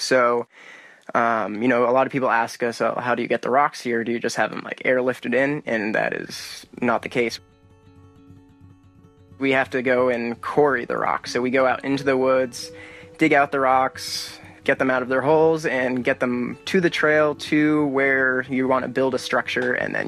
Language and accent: English; New Hampshire, United States; I grew up in the White Mountains. My father was a backcountry ranger for many years, so that's why my family moved up here.